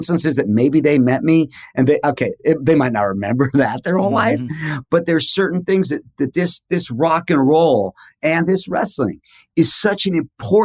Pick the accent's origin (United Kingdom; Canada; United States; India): United States; Which used to be really weird because I grew up with in America, we had like Captain Kangaroo and Mr. Rogers and Sesame Street.